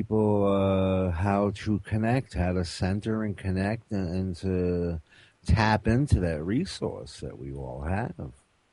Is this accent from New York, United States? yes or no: yes; Athens, New York, United States; My hometown, Athens, New York.